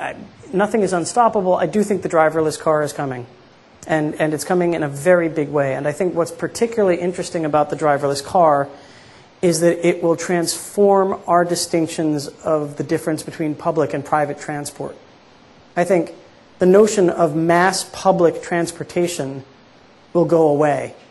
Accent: Philadelphia, Pennsylvania, United States; I grew up in Philadelphia in the very tail end of the 1960s and very early 1970s.

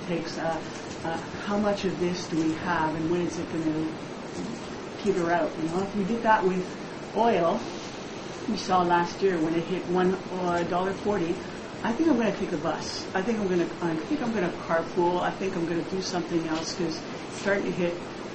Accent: Montreal, Quebec, Canada; now in Ottawa, Canada; I was born and raised in Montreal and now living in Ottawa

